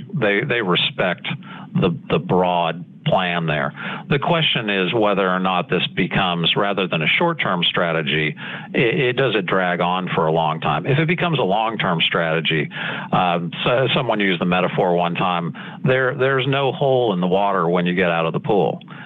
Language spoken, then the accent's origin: English; California, United States; I grew up in the citrus industry in California, so just north of Los Angeles.